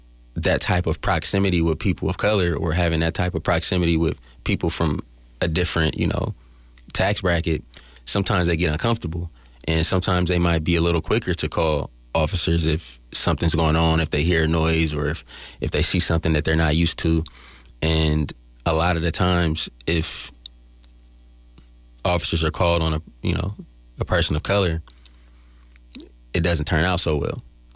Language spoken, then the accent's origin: English; Oakland, California, United States; I think that just from growing up in Oakland and experiencing gentrification there